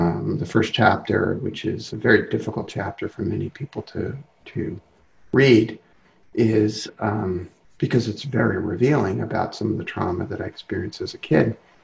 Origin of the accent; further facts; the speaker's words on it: Brooklyn, New York, United States; I grew up in Brooklyn.